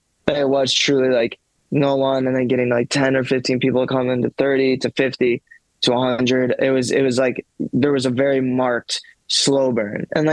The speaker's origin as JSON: {"language": "English", "town": "Evanston", "region": "Illinois", "country": "United States", "tie": "born or raised there", "said": "I will say with Evanston, I wish they opened an actual cool rock venue."}